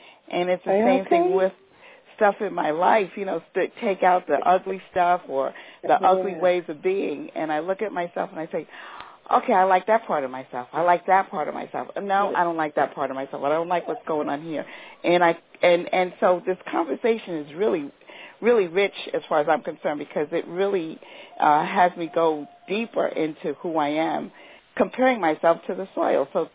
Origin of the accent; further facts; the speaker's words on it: New York City, New York, United States; I'm not a gardener because I'm a New Yorker, so I grew up in a project. I lived in a tall building, so I never had a garden.